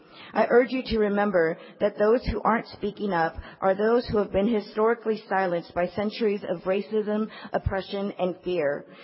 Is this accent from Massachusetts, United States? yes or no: no; Dallas, Texas, United States; I was born and raised in Dallas, and I currently live in District 5, Pleasant Grove.